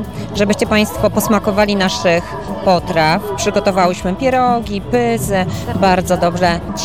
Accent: Gaj, Masovian Voivodeship, Poland; Jesteśmy z Gaju pod Wyszkowem, to tuż za Wisłą.

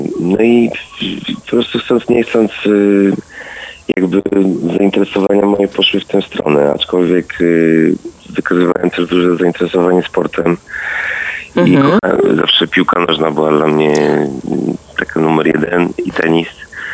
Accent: Poznań, Greater Poland Voivodeship, Poland; Ja jestem kibicem Lecha Poznań, ponieważ się urodziłem w Poznaniu i spędziłem tam dużo czasu

